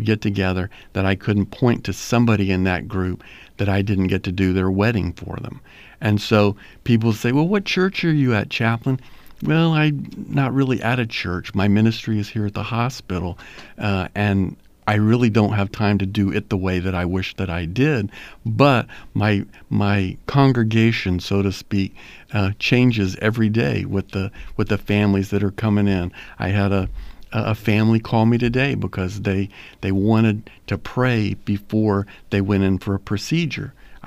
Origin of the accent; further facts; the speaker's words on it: Corpus Christi, Texas, United States; Well, I was raised here in Corpus. My family goes back to the turn of the last century here in Corpus. I graduated from Ray High School.